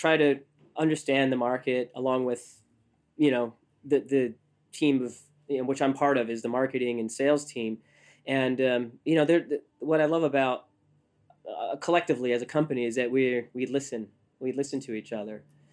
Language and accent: English; Northeast, United States; I'm from the Northeast.